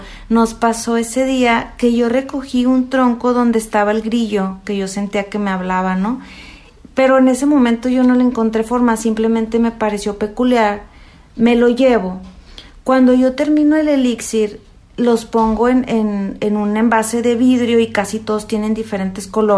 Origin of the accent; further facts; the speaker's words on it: Monterrey, Nuevo León, Mexico; yo soy de Monterrey, él de aquí de Tijuana, yo me regreso a Monterrey